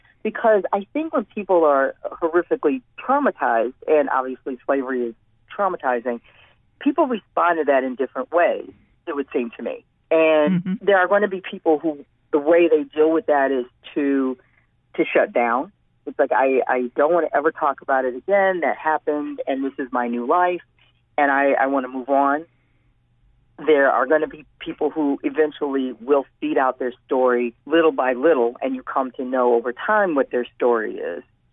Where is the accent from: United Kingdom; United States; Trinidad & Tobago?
United States; Detroit, Michigan; I'm from Detroit. Right now it's going to take place in 1920s to 1940s Detroit.